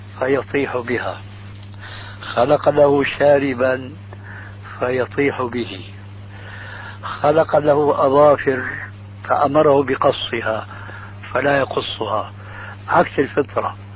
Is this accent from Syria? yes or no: yes; Syria